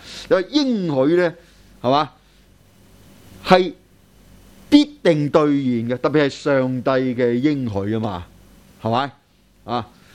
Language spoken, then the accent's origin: Chinese; China; 我们中国人的定义和西方人都是很不同的